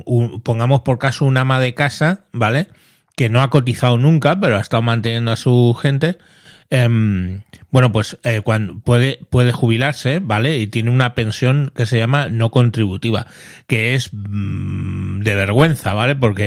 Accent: Madrid, Community of Madrid, Spain; yo soy de Madrid, como en mi caso, de la Comunidad de Madrid

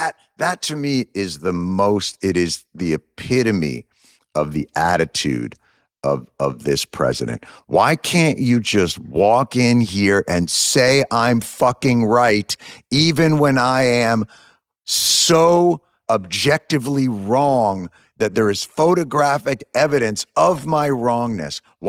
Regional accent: New Jersey, United States; I'm from New Jersey. Do you have any idea what we would give to label ourselves a Commonwealth?

